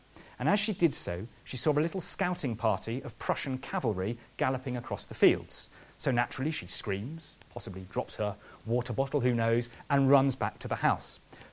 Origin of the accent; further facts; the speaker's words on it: United Kingdom; When we go as British visitors, we tend to go to the top part because that's where the British troops fought.